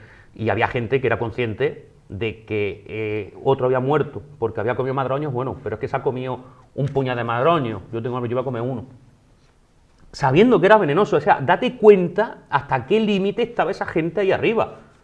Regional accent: Jaén, Andalusia, Spain; porque tú sabes que es mi tierra, Jaén, y que yo siempre intento darle esa importancia a la tierra

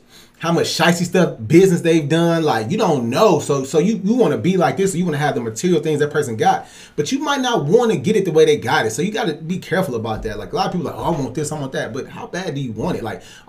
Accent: Superior, United States; No, I grew up in Superior, so I had to use a bus to. I had to sneak to go to the Heights.

